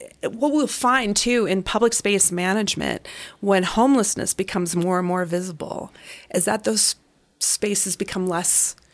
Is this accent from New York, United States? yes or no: no; Colorado Springs, Colorado, United States; I grew up in Colorado Springs. My mother, I had a single mother, very, very low income. We grew up in Southeast Colorado Springs.